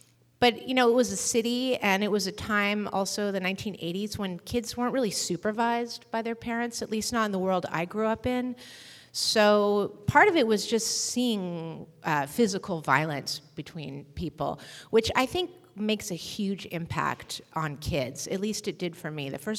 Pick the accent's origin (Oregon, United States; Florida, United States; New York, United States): Oregon, United States; Eugene; I am from Eugene, Oregon. And hey, Eugene. Eugene was an incredibly sweet place to be a child.